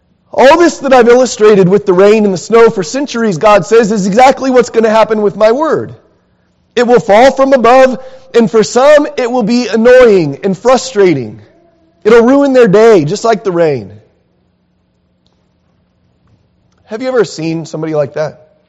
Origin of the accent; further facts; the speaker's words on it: San Diego, California, United States; Growing up in San Diego, it's like the trees start humming.